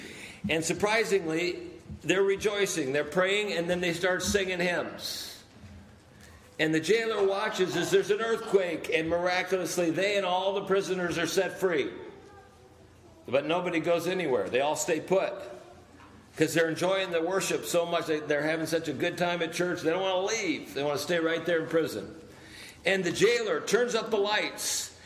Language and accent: English; Indiana, United States; I was from Indiana, and she was from South Carolina.